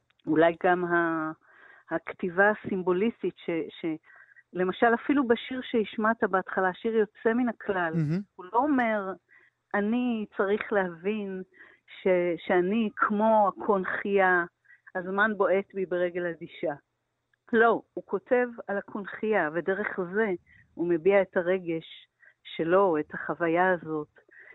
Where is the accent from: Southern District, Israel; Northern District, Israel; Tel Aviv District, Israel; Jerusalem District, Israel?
Northern District, Israel; Sha'ar HaGolan; born there; אני ילידת קיבוץ שער הגולן, ואנחנו היינו באים אליהם לתל אביב לחופשות